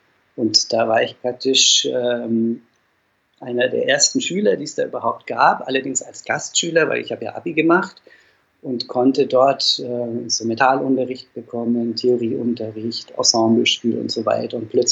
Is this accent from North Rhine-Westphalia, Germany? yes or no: no; Dinkelsbühl, Bavaria, Germany; Ich stamme aus Dinkelsbühl, das ist ein kleines Städtchen in Mittelfranken, sehr vergleichbar mit Rothenburg ob der Tauber, nicht ganz so prominent, völlig ohne Grund eigentlich, denn es ist mindestens genauso schön, übrigens 14 Jahre älter als Fulda